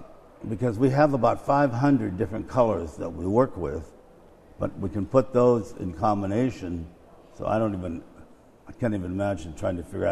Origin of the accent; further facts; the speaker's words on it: Washington, United States; I was raised on Puget Sound in Washington State, and I've spent a lot of time on islands.